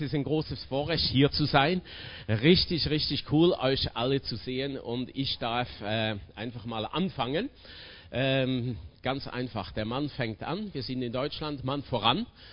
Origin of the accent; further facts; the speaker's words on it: Switzerland; ich bin Schweizer und die Schweizer sind ja nüchtern, neutral und sehr berechnend.